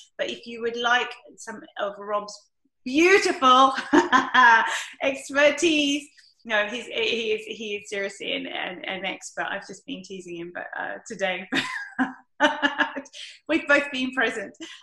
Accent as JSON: {"language": "English", "country": "United Kingdom", "accent": "British", "said": "In my lovely British accent."}